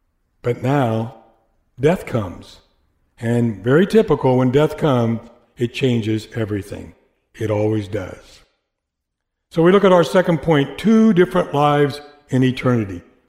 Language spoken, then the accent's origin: English; Ohio, United States; born there; I was born in Ohio. I was born again in Indiana.